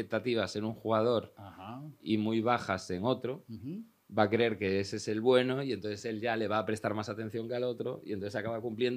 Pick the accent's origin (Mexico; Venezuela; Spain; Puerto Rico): Spain; Ferrol, Galicia; also born or lived in A Coruña; Cuando yo era pequeño y yo crecí en Ferrol y cuando nos mudamos a Coruña